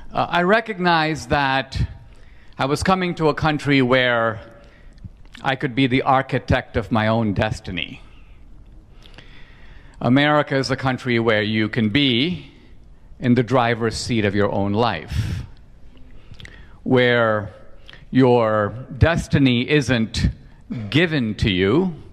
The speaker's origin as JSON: {"language": "English", "country": "India", "tie": "born or raised there", "moved": "yes", "lives_now": "United States", "said": "the dream of my generation growing up in India was pretty much how to get the heck out of India."}